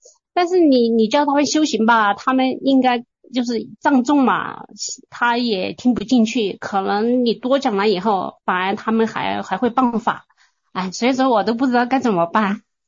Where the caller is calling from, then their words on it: Guiyang, Guizhou, China; 哦，我是贵州贵阳这边的。